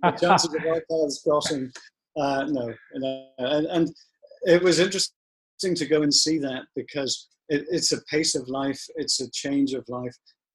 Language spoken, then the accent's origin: English; Ireland; We are Irish, so we lack a little intelligence in certain areas.